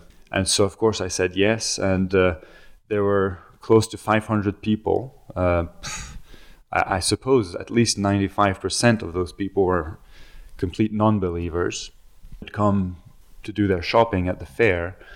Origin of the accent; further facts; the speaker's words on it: Lyon, Auvergne-Rhône-Alpes, France; I was born and raised in Lyon. I grew up attending a Bible-believing Anglican church, an English-speaking church.